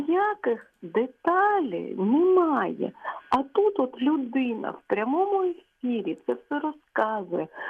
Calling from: Poltava, Poltava Oblast, Ukraine; я вам телефоную з Полтави.

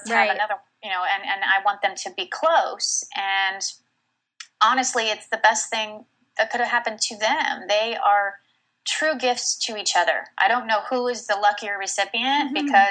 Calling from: Simi Valley, California, United States; I am in Simi Valley, California.

